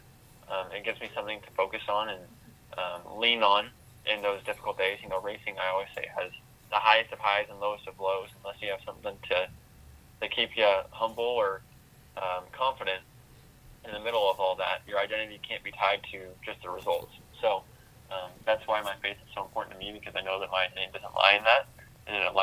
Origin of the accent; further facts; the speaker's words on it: Idaho, United States; now in Indianapolis, United States; You know, I grew up in Idaho, and so I definitely have a little bit of a country phase in me.